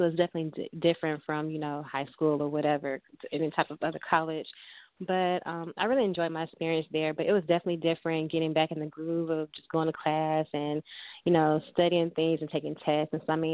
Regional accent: Compton, California, United States; Growing up in Compton, especially during the 90s, was definitely an experience.

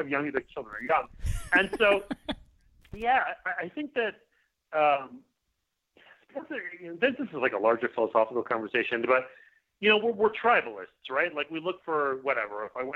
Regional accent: Montreal, Quebec, Canada; It's just because I grew up in Montreal.

